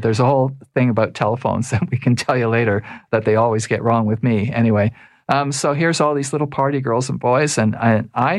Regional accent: Toronto, Ontario, Canada; I was raised in Toronto.

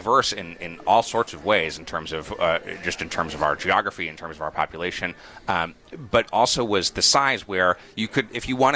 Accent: Utah, United States; also born or lived in Wisconsin; I grew up mostly in Utah, where my dad was a professor at the University of Utah. But family's originally from Wisconsin.

